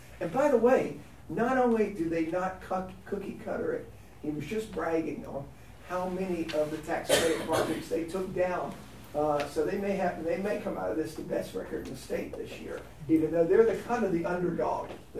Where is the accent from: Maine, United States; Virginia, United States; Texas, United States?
Texas, United States; born there; I was born in Texas.